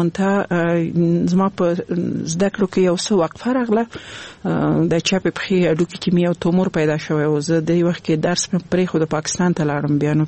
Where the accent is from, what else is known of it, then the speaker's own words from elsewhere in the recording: Nangarhar, Afghanistan; also born or lived in Laghman; زه خپله د لغمان ولایت یم او زما مور غوښتل چې زه باید ښه ځای کې درس ووایم، نو ځکه هغه به په لغمان کې وه، زه یې ماما کور کې په ننګرهار کې پریښی وم.